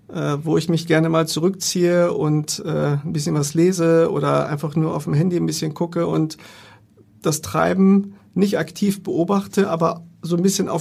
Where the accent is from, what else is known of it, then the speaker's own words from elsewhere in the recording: Lower Saxony, Germany; born there; now in Hamburg, Germany; Ich bin ein gebürtiger Niedersachse und bin beruflich nach Hamburg gekommen und bin beruflich in Hamburg geblieben